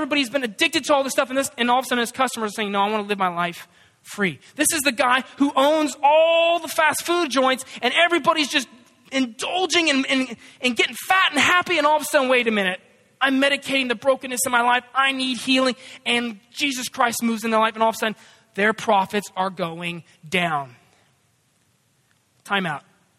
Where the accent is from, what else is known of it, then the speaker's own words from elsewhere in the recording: San Diego, California, United States; I didn't grow up here in the South. I'm from another South, Southern California. I grew up in San Diego, where the ocean is beautiful.